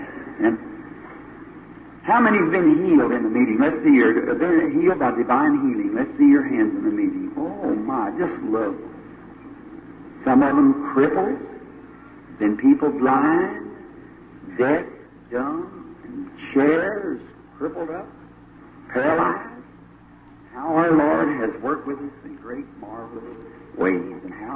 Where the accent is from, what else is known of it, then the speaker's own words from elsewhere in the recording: Jeffersonville, Indiana, United States; maybe at my hometown in Jeffersonville, if I could get that auditorium there, right where this was ministered to me